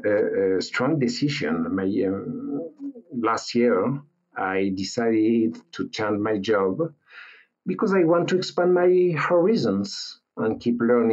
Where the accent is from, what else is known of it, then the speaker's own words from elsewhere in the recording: Normandy, France; English is a second language; also born or lived in Paris; Well, I'm from France. I born in Paris, but I grew up in Normandy.